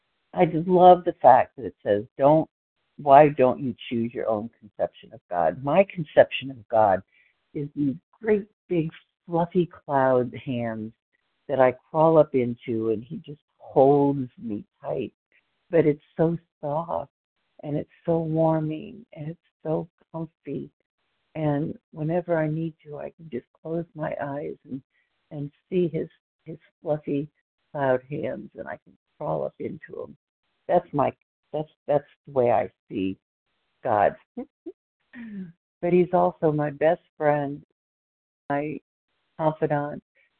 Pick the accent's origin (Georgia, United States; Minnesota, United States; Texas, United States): Texas, United States; Plano; I'm from Plano, Texas, just outside Dallas.